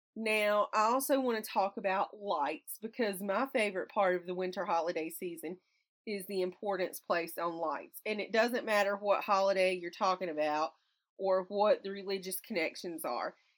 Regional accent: American South, United States; now in Pennsylvania, United States; And also because it's cold and I'm from the American South and I like heat. That's why I like summer. And living now in Pennsylvania, I really struggle with the cold in the winter.

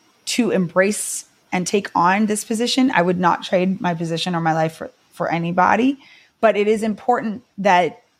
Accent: West Coast, Canada; I mean, I'm from the West Coast of Canada and there's huge community.

